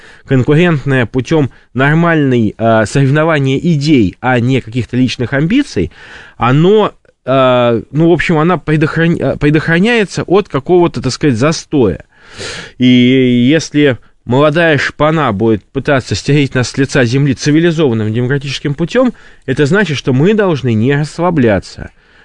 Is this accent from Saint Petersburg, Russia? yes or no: yes; Saint Petersburg, Russia; Я петербуржец